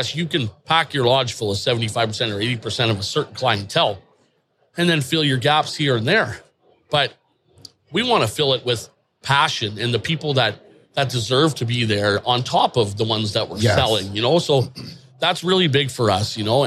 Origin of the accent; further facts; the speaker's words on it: Canada; because I'm Canadian. This is my area and this is my waters.